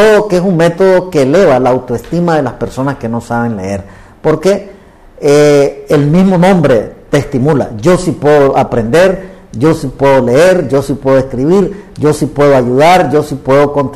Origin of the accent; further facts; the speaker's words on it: Nicaragua; nosotros como nicaragüenses